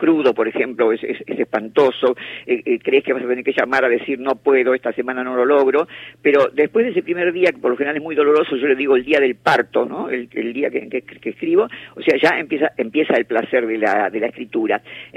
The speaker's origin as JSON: {"language": "Spanish", "country": "Argentina", "said": "soy argentina, y he sufrido en mi larga vida 7 golpes militares."}